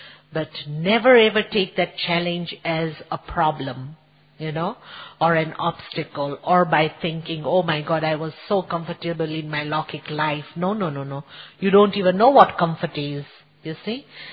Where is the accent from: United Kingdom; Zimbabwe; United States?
Zimbabwe; also born or lived in Zambia; now in Kenya; I was born in Zambia, those who know Africa. I was brought up in Zimbabwe, and I'm living in Kenya since last 29 years.